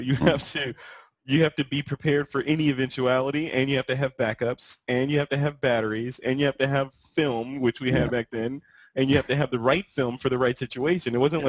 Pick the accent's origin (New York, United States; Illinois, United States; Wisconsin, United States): Illinois, United States; Chicago; So I'm a Midwestern boy, right? So I'm out of Chicago initially. That's where I was coming from. So I'm from the Midwest